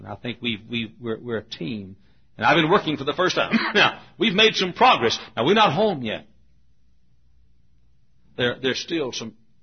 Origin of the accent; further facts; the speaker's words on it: the South, United States; now in Indiana, United States; And I said, not me, buddy. I'm a Southerner.